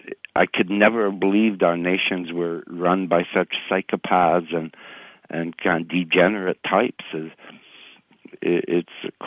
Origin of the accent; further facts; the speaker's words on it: Canada; even though I'm Canadian.